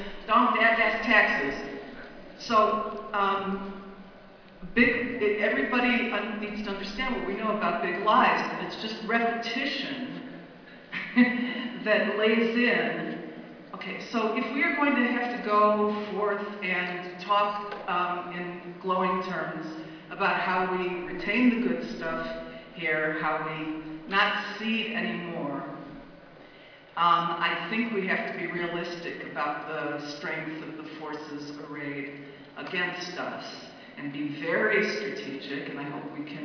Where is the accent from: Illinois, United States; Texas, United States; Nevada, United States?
Illinois, United States; Chicago; from Chicago.